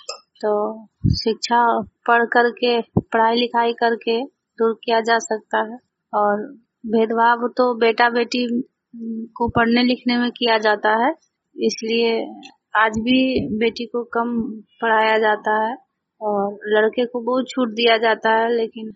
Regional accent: Jamui, Bihar, India; जमुई मधुबन तला।

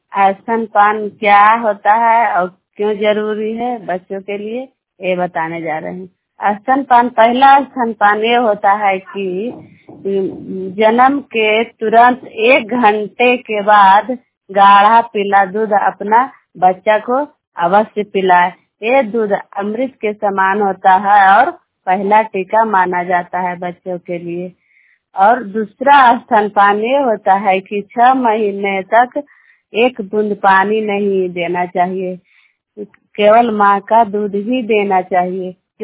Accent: Balaupar, Bihar, India; मैं बलौपर के रहने वाली हूँ, नारदीगंज प्रखंड से हूँ।

